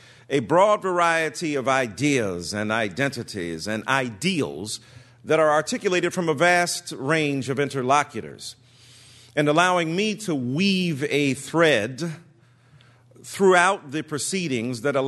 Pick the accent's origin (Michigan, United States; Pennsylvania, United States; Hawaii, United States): Michigan, United States; followed up with Michigan, my home state